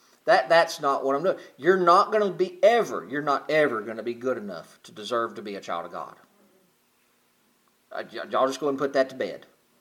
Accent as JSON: {"language": "English", "region": "Mississippi", "country": "United States", "tie": "born or raised there", "moved": "yes", "said": "I was mad at the world when we moved away from Mississippi."}